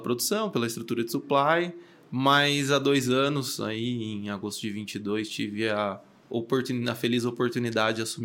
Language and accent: Portuguese; Porto Ferreira, São Paulo, Brazil; E eu sou de Porto Ferreira. Porto Ferreira é a capital da cerâmica.